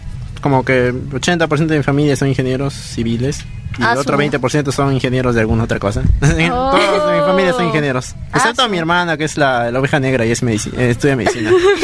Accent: Ayacucho, Peru; also born or lived in Huaraz; now in Lima, Peru; Yo nací en Huaraz, pero viví en Ayacucho.

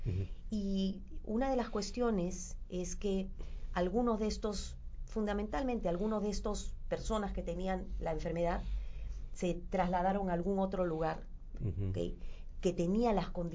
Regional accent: Peru; creo que como país y como peruanos tenemos que pensar

